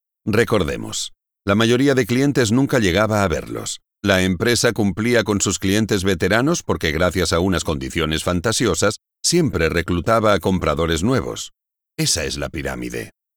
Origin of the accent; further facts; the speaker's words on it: Granada, Andalusia, Spain; born there; eso es más que la población de Granada, donde yo nací.